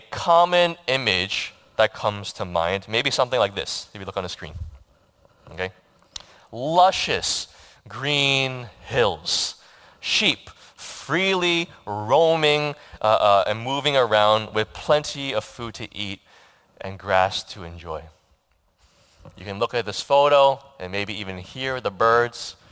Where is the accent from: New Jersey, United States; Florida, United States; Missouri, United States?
New Jersey, United States; White House Station; I've basically grown up in New Jersey. I was only away from New Jersey for 4 years for college, and I don't think I've ever seen a shepherd in New Jersey. Okay, and I grew up in White House Station